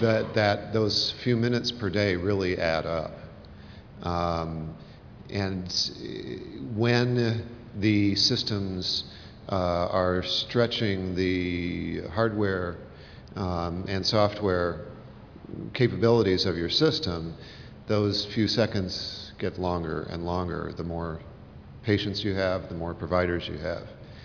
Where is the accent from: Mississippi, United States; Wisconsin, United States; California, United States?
Wisconsin, United States; Milwaukee; from Milwaukee, family physician.